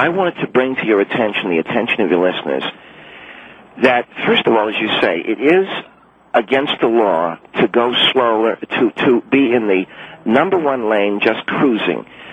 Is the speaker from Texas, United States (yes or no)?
yes; Houston, Texas, United States; and I grew up in Houston, Texas.